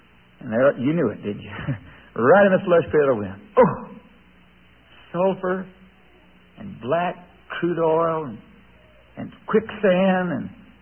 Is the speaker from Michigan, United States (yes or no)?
no; Fort Worth, Texas, United States; as a kid growing up in Fort Worth, Texas, we used to do a lot of rabbit hunting.